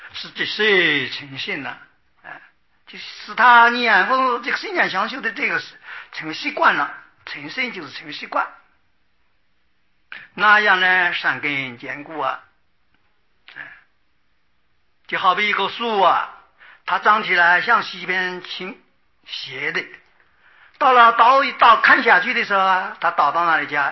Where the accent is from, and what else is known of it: China